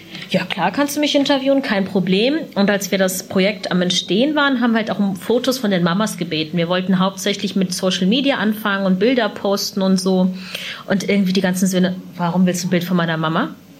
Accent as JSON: {"language": "German", "town": "Offenbach", "region": "Hesse", "country": "Germany", "said": "ich komme aus der Nähe von Frankfurt, eigentlich aus Offenbach, und Offenbach ist ja ein bisschen verschrien, vielleicht auch teilweise zu Recht"}